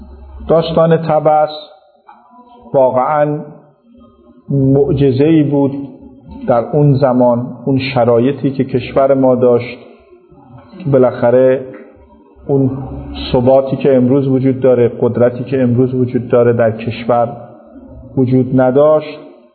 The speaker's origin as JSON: {"language": "Persian", "country": "Iran", "tie": "born there", "said": "فکر می کردم که چرا من توی این کشور تو این زمان متولد شدم."}